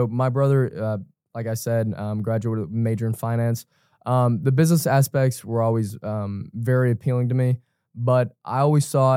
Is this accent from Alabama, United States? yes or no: yes; Vestavia Hills, Alabama, United States; I'm from Vestavia, Birmingham